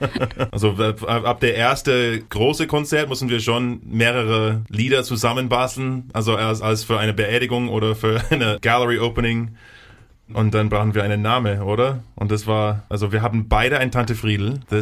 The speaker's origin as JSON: {"language": "German", "country": "United States", "second_language": "German", "said": "also wo ich herkomme aus den USA, haben wir schon so, bin ich so von New Orleans inspiriert"}